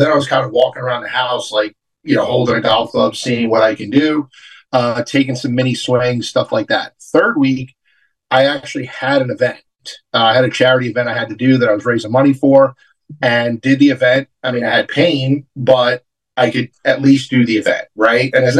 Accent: New York, United States; And as a New Yorker, like, everything, I kind of assume everybody's BS until you show me you're not.

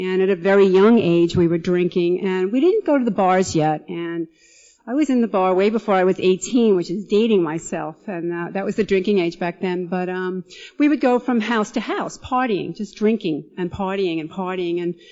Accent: Point Lookout, New York, United States; I was born and raised in Point Lookout, right next to Long Beach, out on Long Island.

